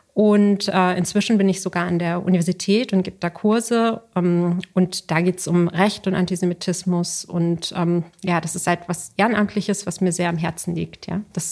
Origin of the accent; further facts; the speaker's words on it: Frankfurt, Hesse, Germany; Ich bin als Jüdin in Frankfurt aufgewachsen